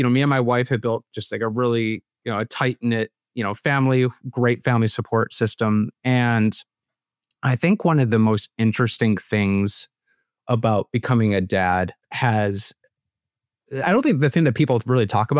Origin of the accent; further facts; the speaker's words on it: Chicago, Illinois, United States; Born and raised in Chicago. Live up in the Chicago suburbs with my wife.